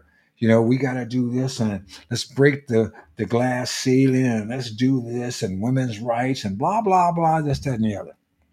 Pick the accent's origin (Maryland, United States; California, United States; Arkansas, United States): California, United States; The Democrats in my home state, my former home state of California